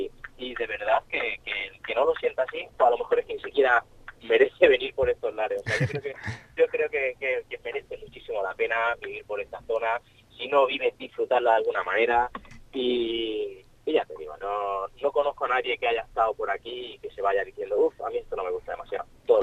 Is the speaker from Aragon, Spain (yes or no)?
no; Madrid, Community of Madrid, Spain; born there; Yo no soy de aquí realmente, ¿eh? Yo nací en Madrid, uh-huh. y mi familia es de Jaén, pero yo me siento totalmente, ya os he dicho, me siento murciano, me siento alicantino